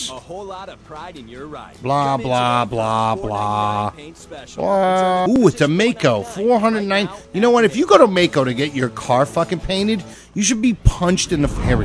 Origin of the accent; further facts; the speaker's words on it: New Jersey, United States; This veteran, this is a Jersey story, because we're from Jersey.